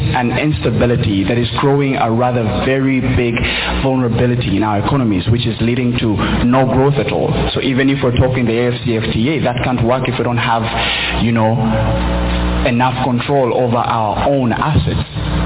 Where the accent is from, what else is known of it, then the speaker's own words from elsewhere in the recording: Rwanda; And I speak for everyone here because I come from Rwanda. We have zero oil there, okay?